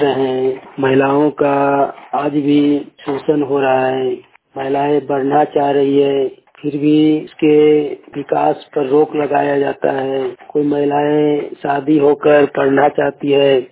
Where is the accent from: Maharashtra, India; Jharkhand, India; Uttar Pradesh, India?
Jharkhand, India; ग्राम कस्मा चट्टी, जिला बोकारो, राज्य झारखंड का निवासी हूँ।